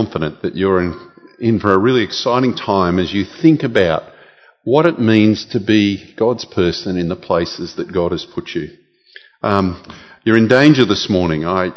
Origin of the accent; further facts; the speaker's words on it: Gatton, Queensland, Australia; As you'll find out in a while, I come from Gatton, but I don't often mention that.